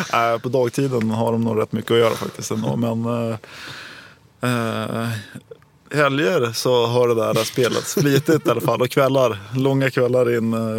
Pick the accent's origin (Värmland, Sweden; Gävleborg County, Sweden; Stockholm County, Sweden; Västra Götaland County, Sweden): Stockholm County, Sweden; Nacka; born there; Ja, jag är ju född i Stockholm i alla fall, ute i Nacka. Och bodde 4 första åren i Saltsjöbaden.